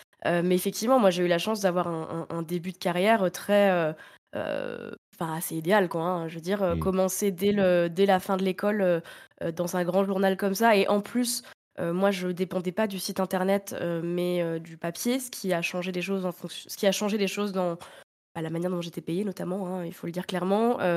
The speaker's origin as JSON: {"language": "French", "town": "Reims", "region": "Grand Est", "country": "France", "tie": "born there", "said": "Alors, je suis née à Reims."}